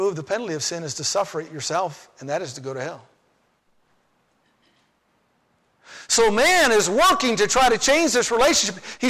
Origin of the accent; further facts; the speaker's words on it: Twin Falls, Idaho, United States; many of you know I was raised in Twin Falls, Idaho